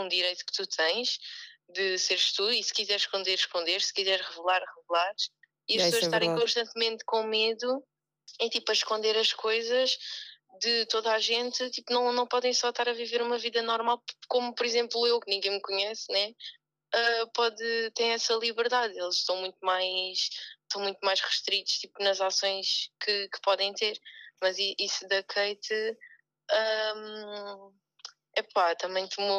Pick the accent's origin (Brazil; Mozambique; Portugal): Portugal; Barreiro, Setúbal; now in Lisbon, Portugal; Não, eu estou em Lisboa, sou do Barreiro.